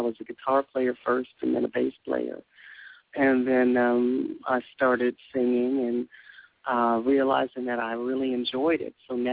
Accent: Chicago, Illinois, United States; I did. I grew up on the Chicago South Side.

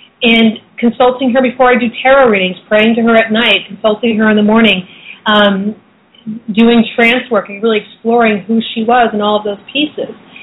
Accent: Portland, Oregon, United States; I started circling with a group of witches in my hometown of Portland, Oregon

